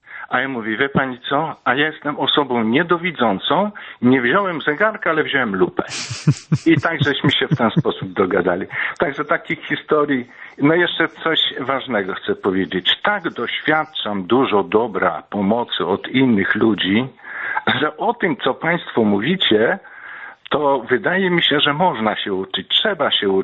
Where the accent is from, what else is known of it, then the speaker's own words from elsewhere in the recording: Kraśnik, Lublin Voivodeship, Poland; Pochodzę z Kraśnika Fabrycznego